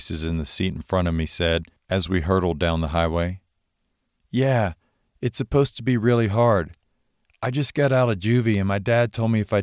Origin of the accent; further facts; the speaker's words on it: Gaffney, South Carolina, United States; my mom and sister had driven me the 2.5 hours from my hometown of Gaffney, South Carolina, to get there.